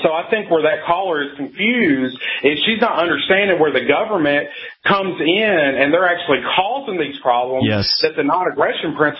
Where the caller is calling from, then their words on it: Tennessee, United States; from Tennessee.